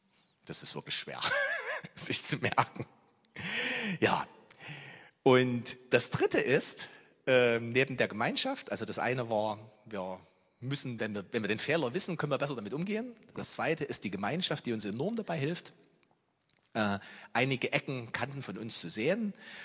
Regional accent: Germany; wie wir da ticken, insbesondere als Deutsche.

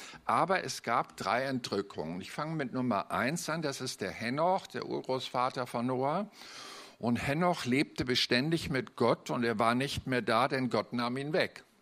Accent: Hamburg, Germany; also ich reduziere das mal als Hamburger wie folgt

